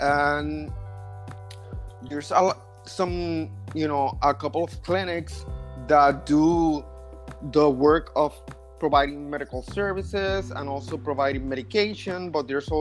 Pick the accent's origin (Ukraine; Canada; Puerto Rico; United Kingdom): Puerto Rico; now in San Juan, Puerto Rico; I have been living with HIV for 7.5 years now. I'm originally from Calle, Puerto Rico. It's a town in the center of the island. So I'm a little country boy in that sense. but I'm currently living in San Juan.